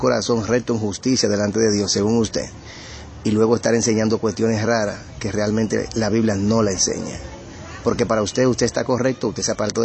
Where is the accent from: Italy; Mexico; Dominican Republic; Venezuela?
Dominican Republic; de República Dominicana.